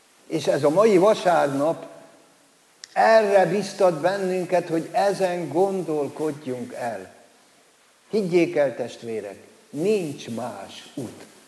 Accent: Győr-Moson-Sopron, Hungary; mert én meg szigetközi vagyok. Ugye én a gyerekkoromban így nőttem föl, hogy Szigetköz, Csallóköz, az milyen szorosan tartozik

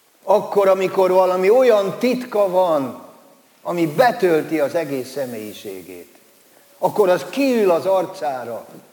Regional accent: Győr-Moson-Sopron, Hungary; mert én meg szigetközi vagyok. Ugye én a gyerekkoromban így nőttem föl, hogy Szigetköz, Csallóköz, az milyen szorosan tartozik

